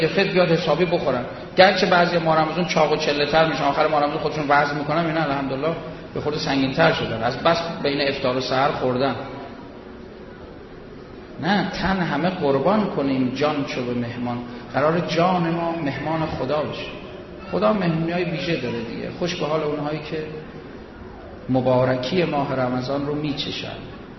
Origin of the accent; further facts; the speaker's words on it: Mashhad, Razavi Khorasan, Iran; خیلی ها شنیدن ما مشهدیم، میخوایم بیایم مشهد، دانشوی مشهدیم